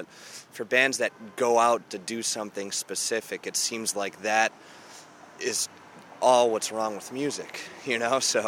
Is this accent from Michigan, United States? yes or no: yes; Michigan, United States; But he's one of my buddies from Michigan. I'm from Michigan, and I met him.